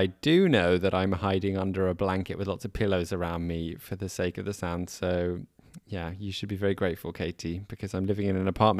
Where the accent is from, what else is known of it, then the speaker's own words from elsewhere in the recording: United Kingdom; Yeah, I became German. I'm still British as well